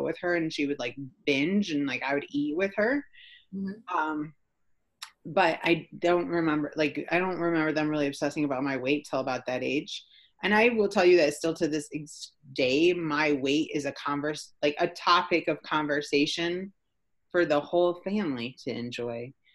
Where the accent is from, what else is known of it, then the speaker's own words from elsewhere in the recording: Mount Pleasant, Michigan, United States; Okay, so I'm from Michigan, from like middle Michigan. Mount Pleasant is where I grew up. It's like a tiny town that people only know now because the casinos became a thing and you can gamble there.